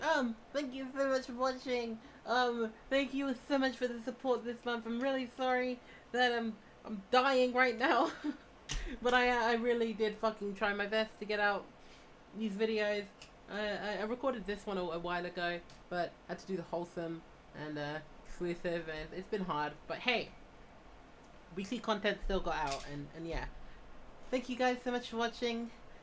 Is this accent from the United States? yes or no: no; United Kingdom; You know, being British sucks, man.